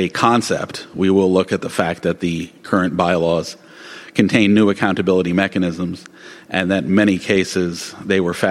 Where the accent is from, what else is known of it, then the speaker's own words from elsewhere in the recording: New York, United States; because I'm a New Yorker, and as a New Yorker, I have to speak as quickly as possible.